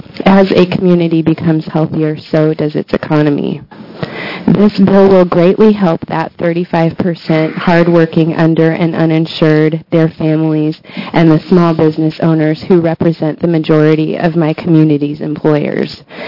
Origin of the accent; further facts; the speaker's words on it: La Grande, Oregon, United States; I am from LeGrand, Oregon, in the northeast corner of the state.